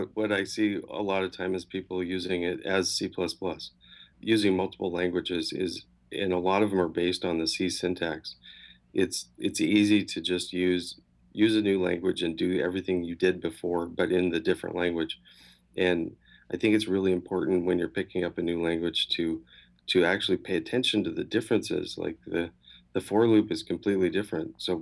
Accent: Oregon, United States; I'm from Oregon, and we kind of, I don't know if it's just us, but we think about things a little differently.

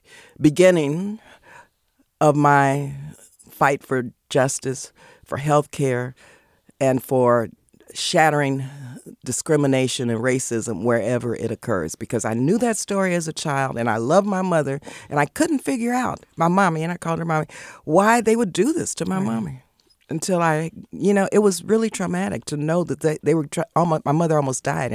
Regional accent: California, United States; also born or lived in Texas; And that was the primary reason we moved from Texas to Southern California. I wanted to be a cheerleader, so I went to San Fernando Junior High, San Fernando High School.

